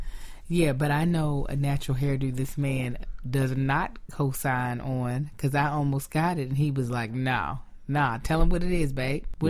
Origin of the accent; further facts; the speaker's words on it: Kentucky, United States; especially I felt like growing up in Kentucky, black dudes had a preference to girls who had the hair like somebody that might be biracial.